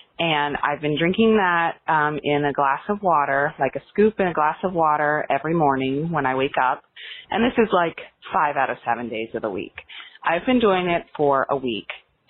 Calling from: Brooklyn, New York, United States; I'm calling from Brooklyn.

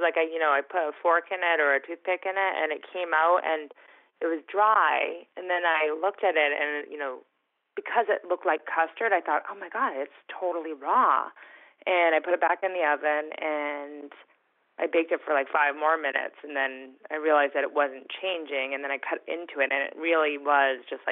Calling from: Boston, Massachusetts, United States

